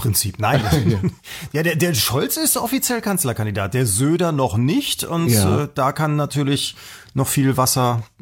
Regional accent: West Germany, Germany; Also ich meine, ich bin ja im Westen groß geworden

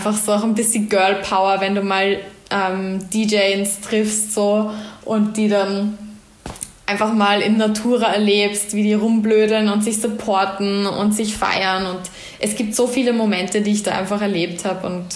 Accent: Vienna, Austria; born or raised there

